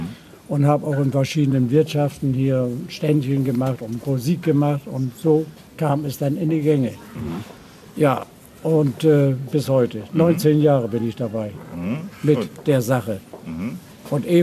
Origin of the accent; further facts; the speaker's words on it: Wilhelmshaven, Lower Saxony, Germany; auf dem Rückweg nach Wilhelmshaven, wo ich herkomme.